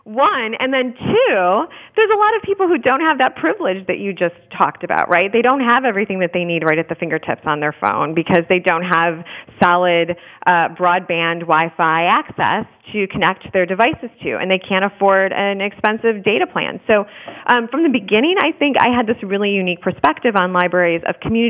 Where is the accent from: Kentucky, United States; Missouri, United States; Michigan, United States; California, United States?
Michigan, United States; I was raised in Michigan. I'm the only adopted child of a factory worker who had an eighth grade education.